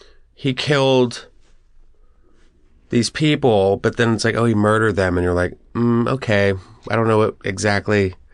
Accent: Texas, United States; I guess because I grew up in Texas, and it was like... That was like our JFK, you know?

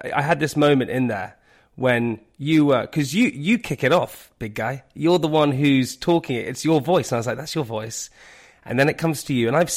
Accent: Putney, London, United Kingdom; You're from Putney, I'm from Putney.

